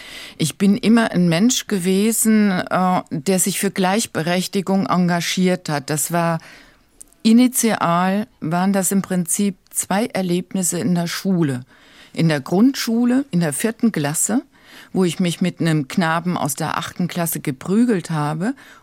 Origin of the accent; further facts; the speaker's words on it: Baden-Württemberg, Germany; Ich komme ja nun aus Baden-Württemberg.